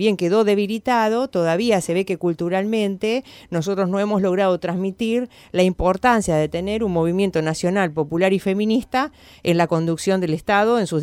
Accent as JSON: {"language": "Spanish", "region": "Buenos Aires", "country": "Argentina", "said": "Nachito y yo somos de Parque Patricios"}